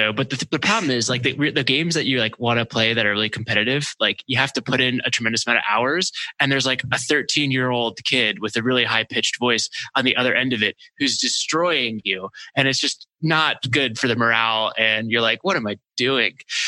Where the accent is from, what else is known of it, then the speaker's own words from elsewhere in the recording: Maryland, United States; It's right near my hometown in Maryland.